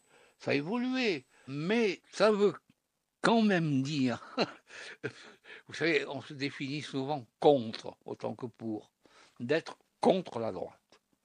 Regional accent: Toulon, Provence-Alpes-Côte d'Azur, France; born there; Je suis né à Toulon, oui.

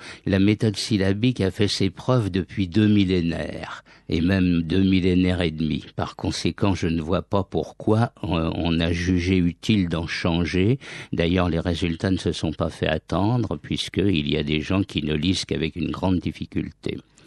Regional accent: Paris, Île-de-France, France; je suis né à Montmartre. Et j'ai pas mal de souvenirs de cette petite enfance, en particulier de l'école maternelle, car après mes parents ont habité dans le 10e arrondissement

